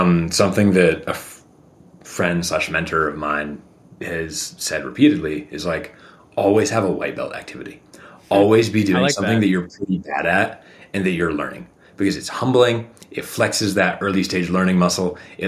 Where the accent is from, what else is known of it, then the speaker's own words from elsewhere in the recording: Maine, United States; I only learned, despite growing up in Maine, like by one of the East Coast famous mountains, I only learned to ski like 4 years ago